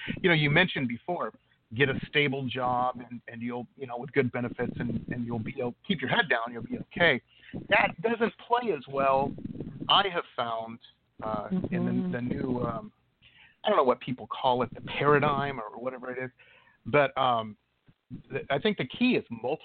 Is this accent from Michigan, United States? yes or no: yes; Detroit, Michigan, United States; Where I grew up in Detroit, there was, you know, and I'll just be honest about it.